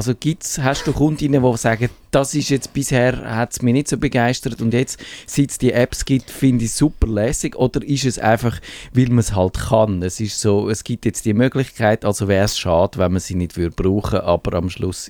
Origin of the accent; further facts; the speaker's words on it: Zurich, Switzerland; woher ich komme, aus dem Zürcher Wieland, wo die sexuelle Revolution, glaube ich, ausgeblieben ist